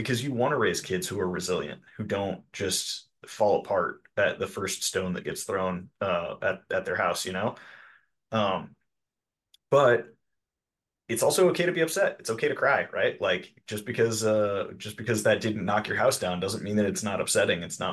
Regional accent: United States; And in this society that we live in, Derek and I speaking as American men, we grew up, and we'll get into it a little bit more, but Derek and I both grew up in a very boys don't cry culture.

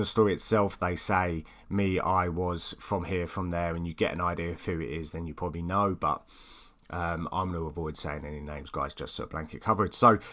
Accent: East of England, United Kingdom; accent: Essex; I wanted to get as many sound recordings as I can so that you guys aren't always listening to my lovely Essex accent.

